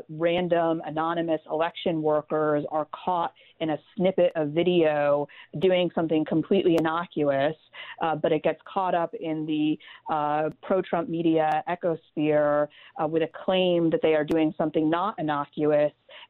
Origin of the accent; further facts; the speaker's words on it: the South, United States; I grew up in the South, where people also tell themselves they're nice.